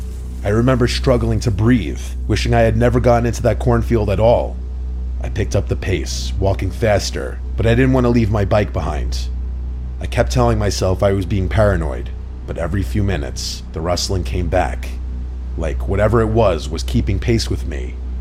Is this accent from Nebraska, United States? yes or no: yes; Nebraska, United States; I grew up in Nebraska, and I used to bike to school every day because my parents were always working.